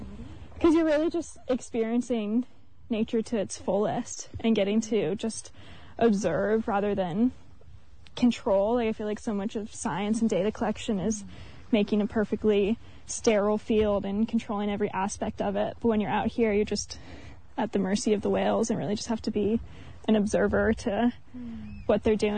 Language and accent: English; Colorado, United States; growing up in Colorado is 100% landlocked.